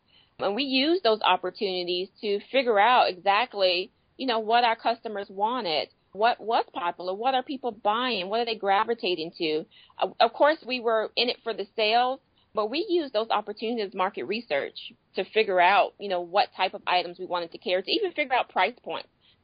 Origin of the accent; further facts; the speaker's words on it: Virginia, United States; I'm an East Coast girl, born and raised in Virginia. I'm the oldest of 12.